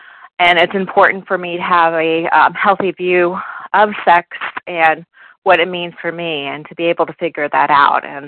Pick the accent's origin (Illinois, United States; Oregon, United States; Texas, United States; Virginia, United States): Virginia, United States; I'm from Virginia.